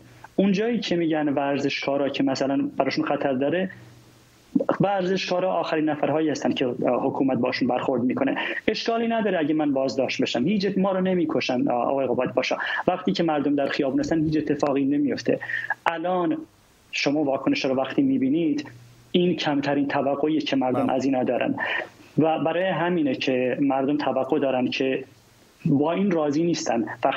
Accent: Kurdistan, Iran; آقای دایی، من اهل کردستانم.

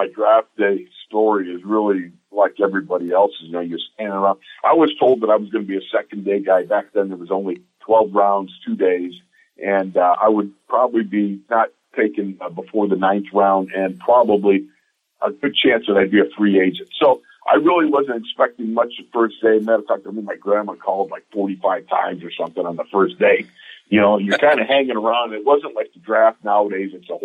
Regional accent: Orchard Park, New York, United States; growing up in Orchard Park, New York, I've got two brothers, two sisters, and we grew up 2.4 miles from the Bills Stadium there in Orchard Park.

